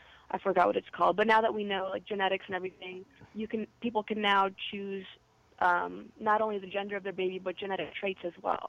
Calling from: New York, United States; I'm calling from New York.

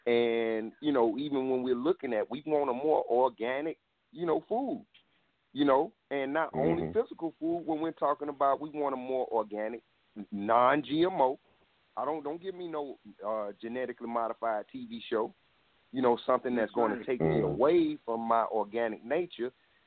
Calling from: South Carolina, United States; I'm calling from South Carolina.

